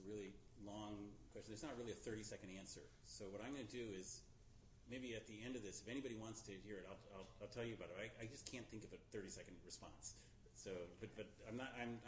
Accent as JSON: {"language": "English", "region": "Pacific Northwest", "country": "United States", "tie": "born or raised there", "said": "I grew up in the Northwest, and you know, we were always taught, you know, tall trees, silent, and so forth."}